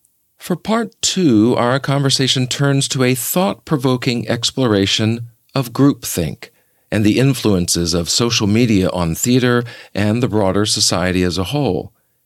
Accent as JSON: {"language": "English", "region": "the South", "country": "United States", "said": "You know, I'm from the South. There's a certain way that Southerners go through life. I grew up in the church."}